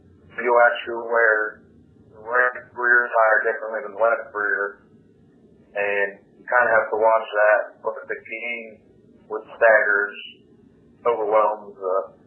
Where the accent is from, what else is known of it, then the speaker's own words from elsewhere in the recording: Hillsborough, New Jersey, United States; now in Concord, United States; Like you said, I'm from Hillsborough, New Jersey, now live in Concord.